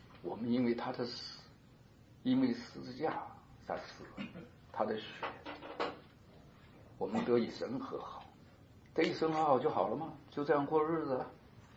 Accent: China; 你看我们中国人听到成圣嘛，就想说圣人呢，很有意思。

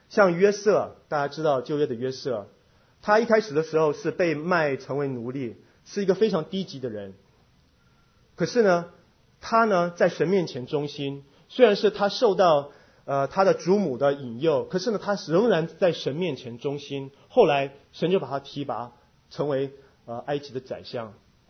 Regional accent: South Korea; Chinese is a second language; 我们来自不同地方，大陆、台湾、香港，还有我这个韩国。

